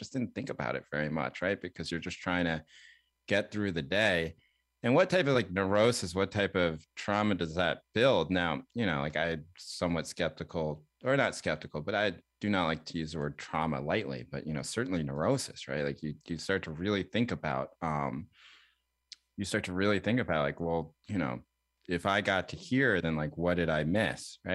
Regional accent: Chapel Hill, North Carolina, United States; I grew up in North Carolina in a time, there are many Asian people in the town that I grew up in, which is Chapel Hill, North Carolina now, right?

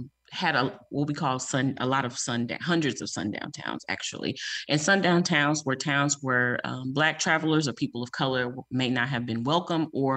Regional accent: Illinois, United States; I'm actually from Southern Illinois.

